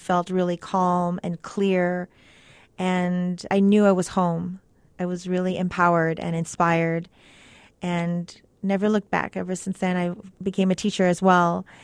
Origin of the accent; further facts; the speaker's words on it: El Paso, Texas, United States; also born or lived in California; I grew up in California and El Paso.